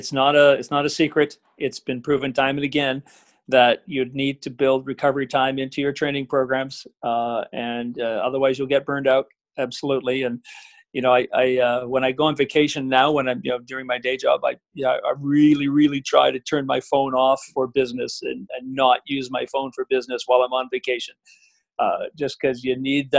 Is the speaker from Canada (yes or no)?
yes; Vancouver, British Columbia, Canada; when I grew up in Vancouver in the 70s.